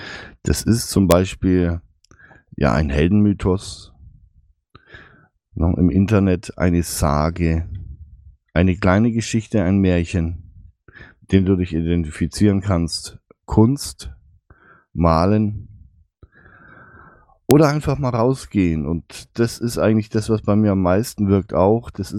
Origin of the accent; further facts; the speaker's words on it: Bavaria, Germany; Ja, zwischen Kreuzen und meiner Heimatstadt habe ich im Wald gelegen.